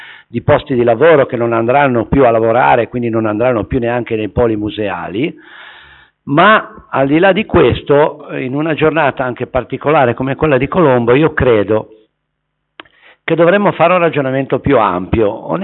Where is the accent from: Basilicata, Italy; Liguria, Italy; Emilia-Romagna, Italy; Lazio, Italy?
Liguria, Italy; Genoa; io sono contadino, vengo dalla Val Bisagno, quindi il Bisagno non era navigabile